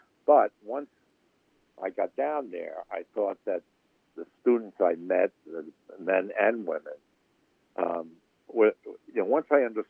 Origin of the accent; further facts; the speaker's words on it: New York, United States; And the reason was that I grew up in New York.